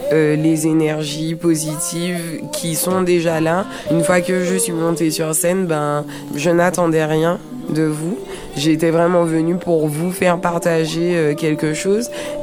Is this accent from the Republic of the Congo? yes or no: no; Martinique, France; now in Lille, France; je suis originaire de Martinique, mais j'habite à Lille.